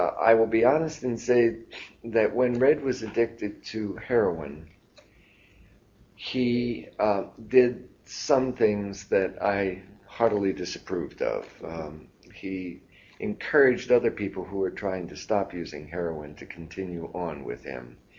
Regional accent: Camden, New Jersey, United States; Well, I grew up in Camden, New Jersey, and started playing trumpet when I was 5.

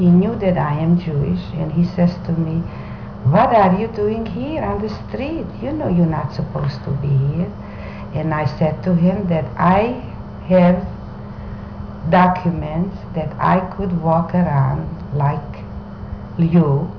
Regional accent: Mukachevo, Zakarpattia Oblast, Ukraine; I am from Munkács.

